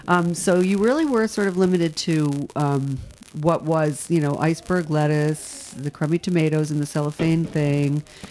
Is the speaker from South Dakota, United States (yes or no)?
no; Rhode Island, United States; No, I didn't. I grew up in Rhode Island. But for some reason, my mother was totally keyed into wild rice.